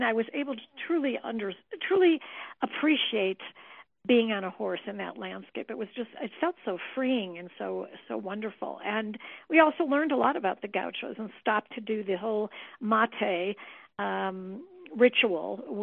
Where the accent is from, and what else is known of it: Santa Fe, New Mexico, United States